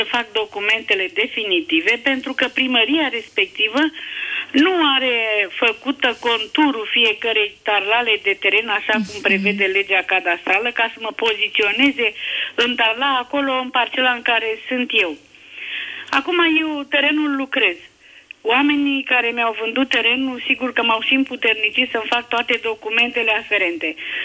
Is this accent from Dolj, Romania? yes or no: yes; Băilești, Dolj, Romania; sunt din Băilești și în 2010